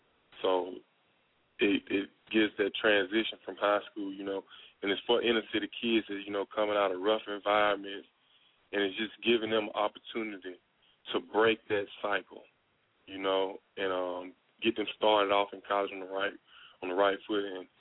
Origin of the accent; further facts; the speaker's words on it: Selma, Alabama, United States; We had second annual football camp down in my hometown, Selma, Alabama.